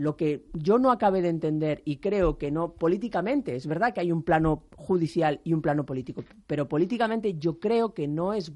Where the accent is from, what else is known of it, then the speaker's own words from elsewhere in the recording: Catalonia, Spain; yo también soy catalana, no me gusta ver a esta gente en la cárcel.